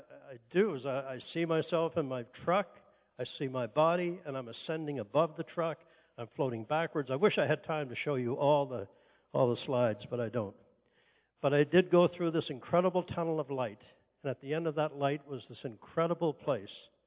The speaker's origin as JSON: {"language": "English", "country": "Canada", "said": "I'm 70 years old now, and I came up through the bush. I flew bush in Canada. I'm Canadian."}